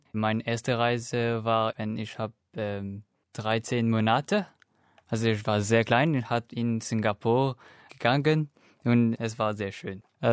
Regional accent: Mauritius; German is a second language; ich komme aus Mauritius. Mauritius ist ein kleinen Insel in den Indian Ocean. Ich bin 17 Jahre alt und ich bin natürlich im Jahr 1998 geboren.

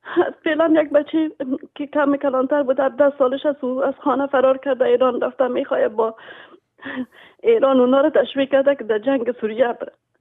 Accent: Afghanistan; moved away; هر دوی ما دو خانومی که از افغانستان آمدیم دوچار تکلیف روانی هستیم و بودیم هم در افغانستان

